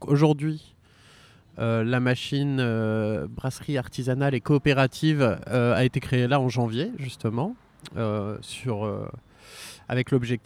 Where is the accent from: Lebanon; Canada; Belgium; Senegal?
Lebanon; moved away as an adult; Moi, je suis arrivé du Liban en 2004-2005 pour finir mes études.